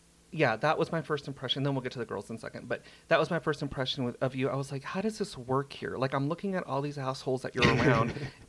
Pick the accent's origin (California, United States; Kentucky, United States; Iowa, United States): California, United States; Simi Valley; also born or lived in North Hollywood; I lived in Simi Valley, but I spent a lot of time in the Valley. Like, I was born in North Hollywood.